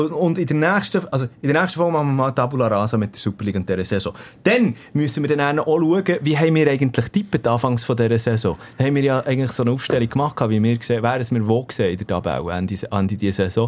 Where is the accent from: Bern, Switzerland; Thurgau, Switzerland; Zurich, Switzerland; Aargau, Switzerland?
Bern, Switzerland; das Café der Pyrénées, oder wie man als Berner sagt, genau, das Biri.